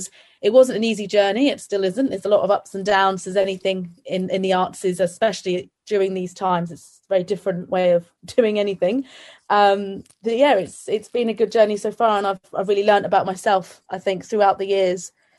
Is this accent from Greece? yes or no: yes; Skiathos, Thessaly, Greece; So I was brought up on the Greek island of Skathos. That is where my family is at the moment.